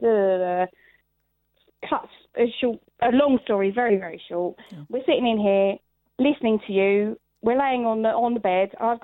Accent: London, United Kingdom; accent: Cockney; I'm a Cockney smoking Gandhi, apparently.

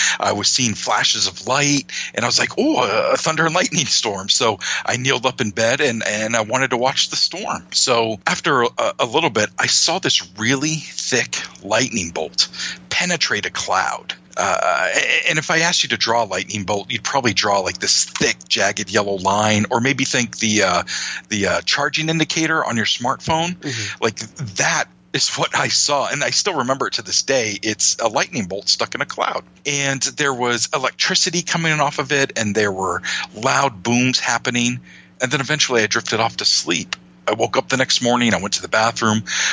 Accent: Maine, United States; And I love my home state of Maine

